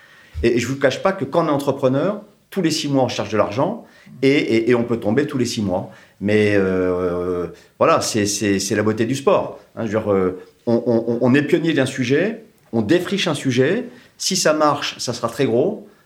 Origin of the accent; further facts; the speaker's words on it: Toulouse, Occitanie, France; Je suis toulousain